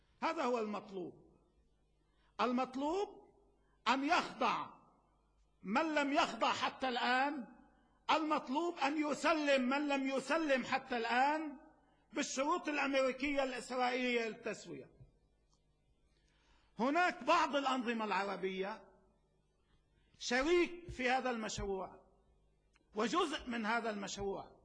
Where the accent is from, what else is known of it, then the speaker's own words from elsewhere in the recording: Lebanon; وكما فعلوا عندنا في لبنان